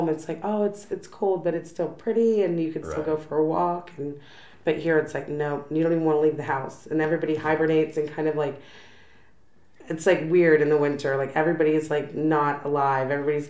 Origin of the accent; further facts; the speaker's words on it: Washington, District of Columbia, United States; I'm from Washington, D.C., so we have like, it's like Beijing. It's the same seasons.